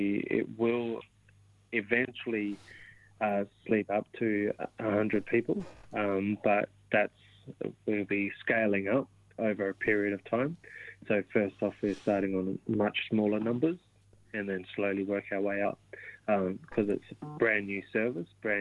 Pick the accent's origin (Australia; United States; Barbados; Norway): Australia; Perth, Western Australia; Born and bred in Perth, and love Whadjuk City, which I feel is my home.